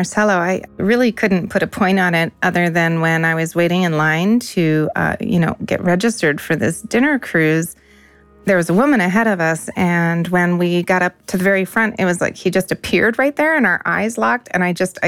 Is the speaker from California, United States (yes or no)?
no; Omaha, Nebraska, United States; I am 46. I am from originally Omaha, Nebraska, and I am right now a mom, and I am a retired Army nurse.